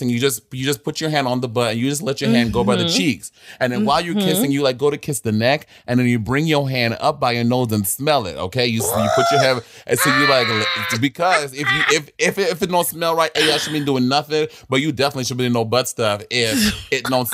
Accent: Brooklyn, New York, United States; I am born and raised in Brooklyn.

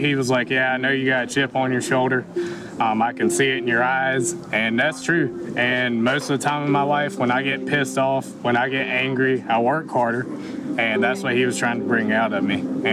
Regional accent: Snow Hill, North Carolina, United States; Snow Hill.

